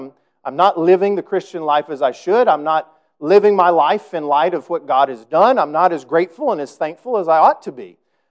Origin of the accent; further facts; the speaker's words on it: United States; I think I'm pretty spoiled probably as an American